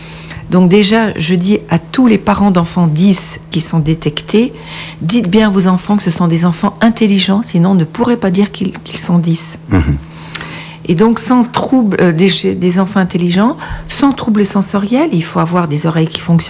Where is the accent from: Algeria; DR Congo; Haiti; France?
France; Auvergne-Rhône-Alpes; je viens de Haute-Savoie en France